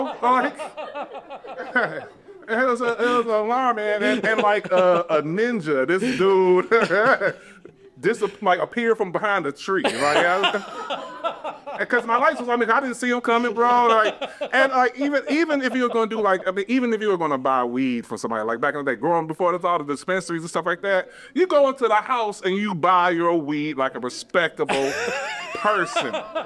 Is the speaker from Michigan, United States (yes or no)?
yes; Detroit, Michigan, United States; it just blew the notion of anything that I knew growing up in Detroit